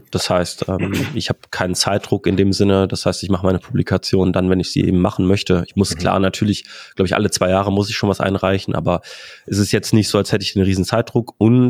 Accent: Cologne, North Rhine-Westphalia, Germany; Ich komme aus Köln. Bin dort ansässig

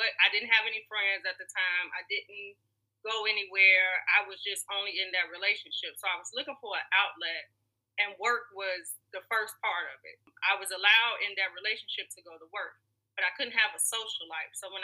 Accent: Chicago, Illinois, United States; now in New Orleans, United States; Chicago, the illustrious Chicago, Illinois.

